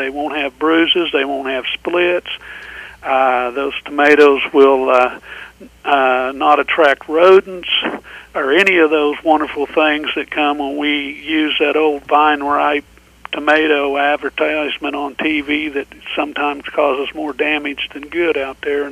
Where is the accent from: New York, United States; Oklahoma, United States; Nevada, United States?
Oklahoma, United States; Waynoka; I'm from Winoka, Oklahoma, in Woods County in the Northwest.